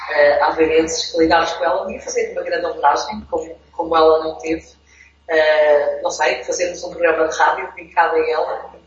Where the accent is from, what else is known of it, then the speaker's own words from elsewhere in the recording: Ílhavo, Aveiro, Portugal; Ok, eu sou de Ilho, mas também estou inserida numa região que se chama Aveiro.